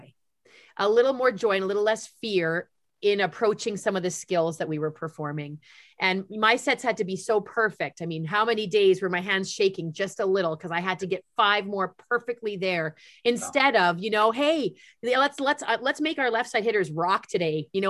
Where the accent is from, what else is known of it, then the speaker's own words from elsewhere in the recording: Steinbach, Manitoba, Canada; I'm driving into Winnipeg from my hometown of Steinbach